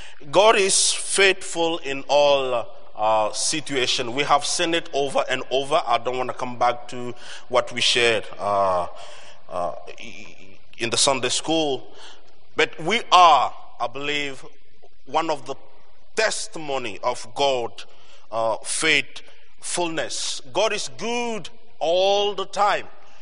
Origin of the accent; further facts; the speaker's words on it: Togo; I don't know about me, but I'm from Togo, the place to go.